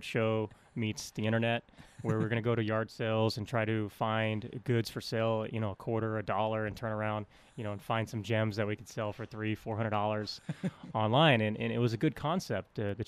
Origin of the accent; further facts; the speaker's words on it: Las Vegas, Nevada, United States; Well, I grew up in Las Vegas, like you mentioned, native of Las Vegas, actually. Very native of Las Vegas.